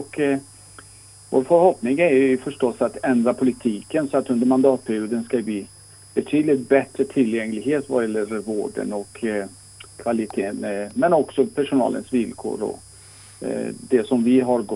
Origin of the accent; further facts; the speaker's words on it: Iran; now in Trollhättan, Sweden; och jag bor och verkar i Trollhättan. Och är född och uppvuxen i Iran.